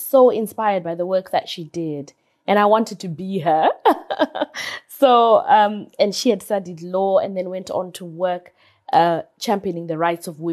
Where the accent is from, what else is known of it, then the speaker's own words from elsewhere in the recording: Masvingo, Zimbabwe; also born or lived in Harare; So I come from Chivi. I was born in Silveira Mission, but my family comes from Chivi in Mashingo. And I attended school in Harare at Blakiston Primary School.